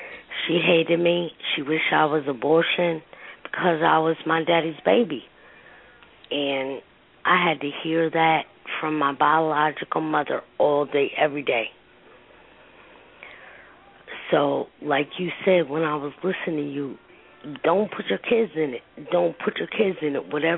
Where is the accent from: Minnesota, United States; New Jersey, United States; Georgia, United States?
New Jersey, United States; Newark; I'm from Newark, New Jersey, where the hood is the hood.